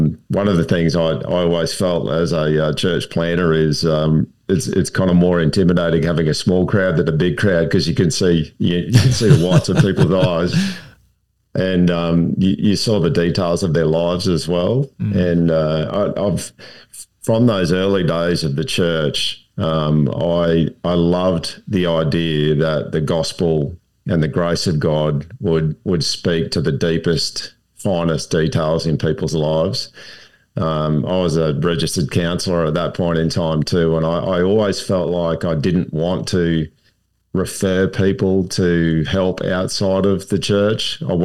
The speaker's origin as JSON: {"language": "English", "country": "Australia", "said": "G'day, Curtis, and hello to all the listeners. As you can tell by my greeting, I'm from Australia."}